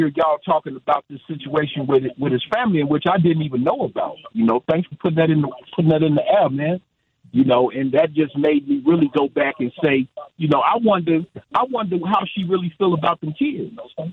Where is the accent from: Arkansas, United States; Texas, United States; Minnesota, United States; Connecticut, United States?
Arkansas, United States; You know, I come from the South, man. I come out of Arkansas, man.